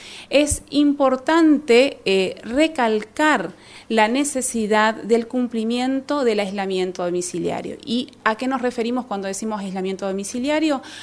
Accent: Chaco, Argentina; Esta es una problemática que nos afecta como argentinos, como chaqueños

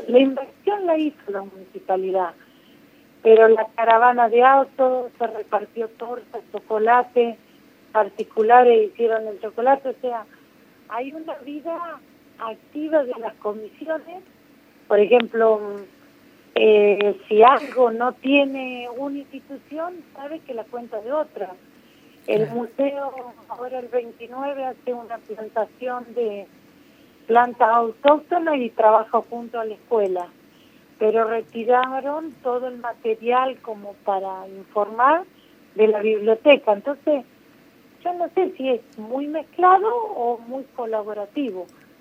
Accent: Falucho, La Pampa, Argentina; Mira, yo soy nativa de acá y mi familia y la de mi esposo, estoy criando una familia acá

